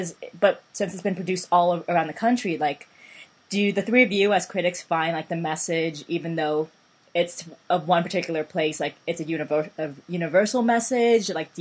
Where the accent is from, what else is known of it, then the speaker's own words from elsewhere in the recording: California, United States; because I'm from California, and I'm of Asian descent